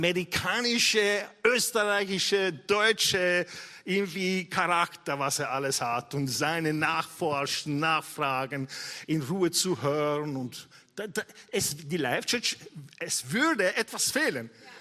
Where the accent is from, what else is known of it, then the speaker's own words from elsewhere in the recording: Italy; Als Italiener geniere ich mich.